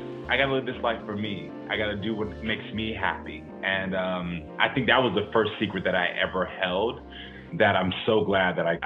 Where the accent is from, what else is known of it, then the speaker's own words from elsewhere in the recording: the South, United States; we were living in African-American communities, where I was raised in the South, that these different elements or communities were not going to fully accept me